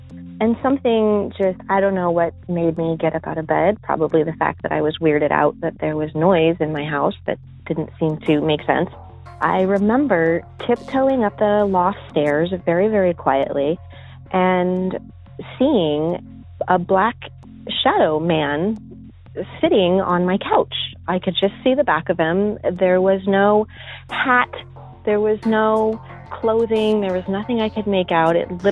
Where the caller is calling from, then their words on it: California, United States; I'm from Northern California.